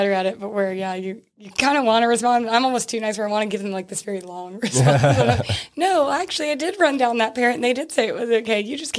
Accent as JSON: {"language": "English", "town": "Neptune Beach", "region": "Florida", "country": "United States", "tie": "born there", "said": "So I was born in Neptune Beach in Florida. So I feel like a sea turtle."}